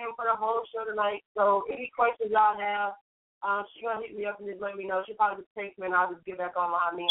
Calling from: Columbia, South Carolina, United States; from Columbia.

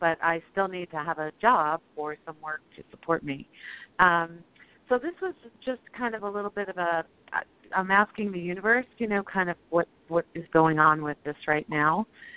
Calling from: Colorado, United States; Oh, Colorado.

